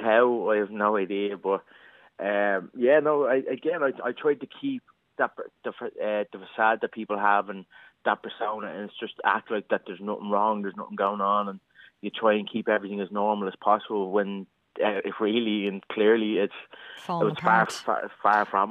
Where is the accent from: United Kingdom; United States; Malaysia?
United States; New York; born there; I was born in New York, and my mom moved back here when I was like 1 or 2